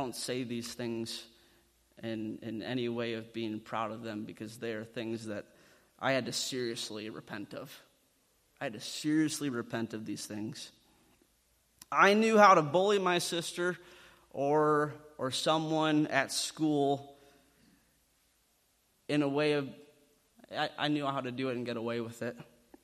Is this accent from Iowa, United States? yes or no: yes; Rock Rapids, Iowa, United States; You see, growing up for me, so I grew up in Northwest Iowa, in Rock Rapids, and I was always known as the good kid.